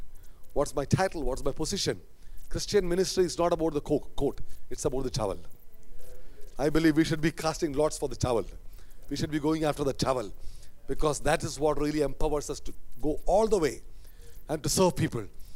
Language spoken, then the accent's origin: English; India; I come from India, where there are a lot of gurus or swamis or leaders, religious leaders.